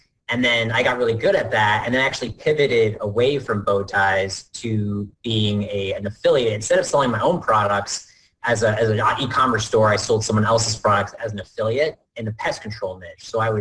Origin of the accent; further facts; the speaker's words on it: New Jersey, United States; Born and raised in New Jersey.